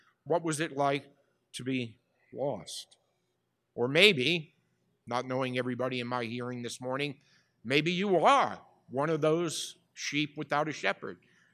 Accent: Bronx, New York, United States; When I was growing up in the Bronx, I knew everybody in my building

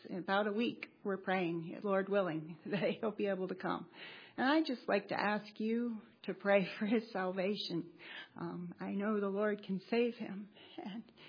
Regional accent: Kayser, North Carolina, United States; I'm from Kayser, North Carolina. Don't hold it against me.

